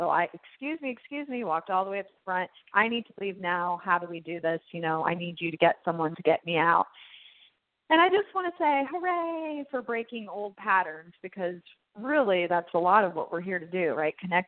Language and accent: English; Marysville, Ohio, United States; We did stop to my hometown in Marysville to pay homage to the land that I grew up.